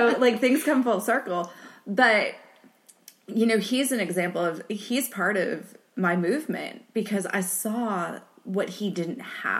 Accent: Northeast, United States; And, you know, I grew up in the Northeast.

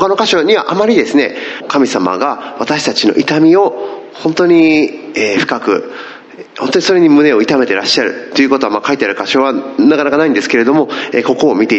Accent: Northern Ireland, United Kingdom; ちょうどそれは私の実家のですね、イギリスのノーザンアイランドからでした。

